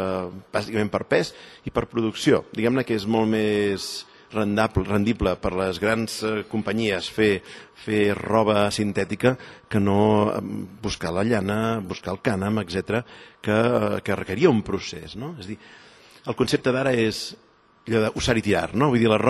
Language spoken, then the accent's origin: Catalan; Catalonia, Spain; com a catalans, com a pallaresos, com a vallfosquins